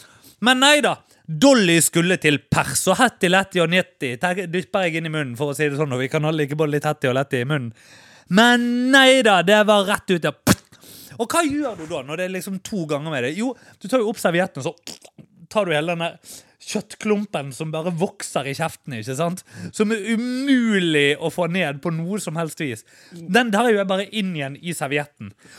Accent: Bergen, Vestland, Norway; jeg er bergenser.

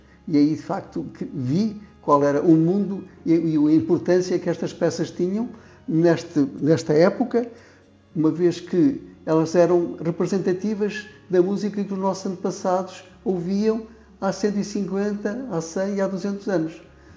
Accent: Norte, Portugal; indo inclusivamente até Trás-os-Montes, até à minha terra

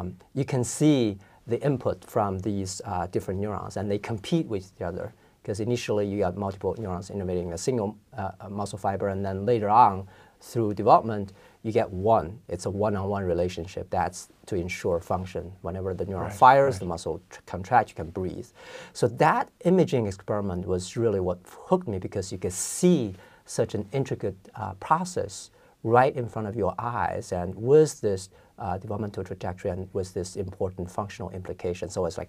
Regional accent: Beijing, China; moved away as an adult; now in United States; So I was born in Beijing, China, and I grew up in the city and stayed in the city, go through all the schools, including college, at Peking University, one of the famous ones, and never left the city.

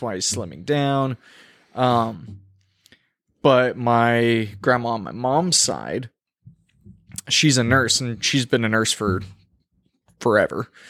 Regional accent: El Paso, Texas, United States; I was raised in the South.

